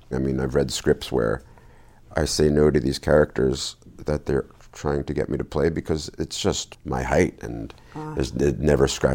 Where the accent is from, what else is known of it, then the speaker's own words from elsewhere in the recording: New Jersey, United States; No, I mean, I grew up in town in New Jersey, and we didn't move.